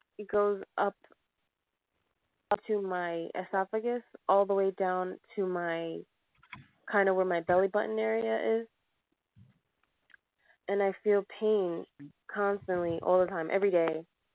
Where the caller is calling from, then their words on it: Colorado, United States; I'm calling from Colorado.